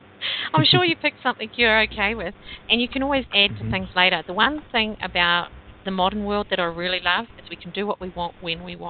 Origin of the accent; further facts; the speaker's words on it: New Zealand; It's really good for protesting. I'm a New Zealander.